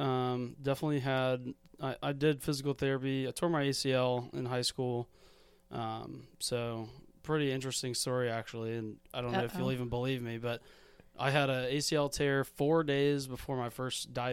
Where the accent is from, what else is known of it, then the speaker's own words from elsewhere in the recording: Hamilton, Ohio, United States; Yeah, well, I'm from Hamilton, Ohio, born and raised right here where we're at.